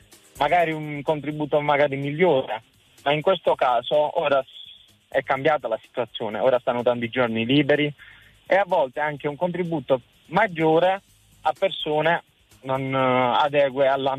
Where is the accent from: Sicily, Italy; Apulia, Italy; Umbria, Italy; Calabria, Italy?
Apulia, Italy; Andria; moved away as an adult; now in Trentino, Italy; Allora io sono di Andria, però sono emigrato in Trentino per lavoro.